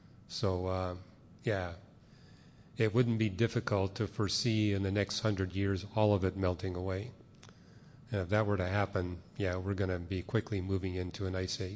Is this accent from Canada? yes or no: yes; Canada; as a Canadian